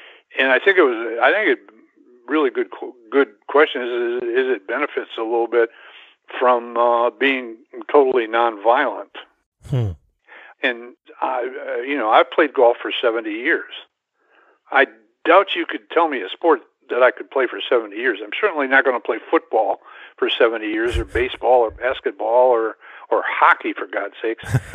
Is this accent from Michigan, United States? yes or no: yes; Jackson, Michigan, United States; I grew up in Jackson, Michigan. I don't know if that rings any bells to you, but it was a real golfy town.